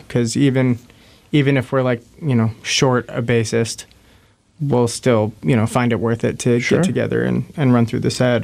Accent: Spokane, Washington, United States; I am from Spokane

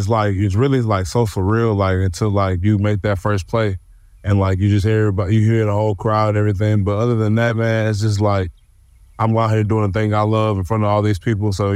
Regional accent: Alexandria, Louisiana, United States; You know, I'm from Alexandria, Louisiana, and they do a little hunting and fishing out there

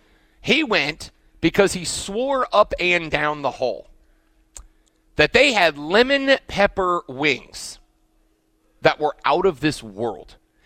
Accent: Florida, United States; also born or lived in Greenville; I said, I'm from Greenville, South Carolina, but I grew up in the Florida Panhandle, go Big Green.

